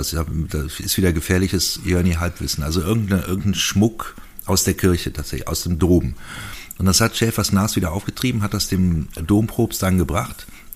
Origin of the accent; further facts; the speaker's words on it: North Rhine-Westphalia, Germany; Ist Dorf, richtig Dorf. Mhm. Ja. Also es lag zwischen zwei Städten, zwischen Bad Münstereifel und Euskirchen, die beide größer sind, aber das Dorf, wir hatten eine Telefonzelle und einen Briefkasten.